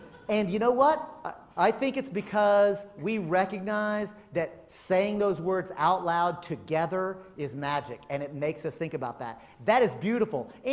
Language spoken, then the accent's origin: English; Texas, United States; Look, I'm from Texas, y'all. I don't need my mama's permission.